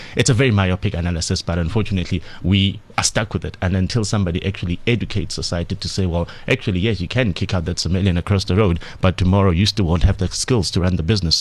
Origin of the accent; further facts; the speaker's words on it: South Africa; once they've set up that spaza shop and I'm sitting across the road as a South African, I'm thinking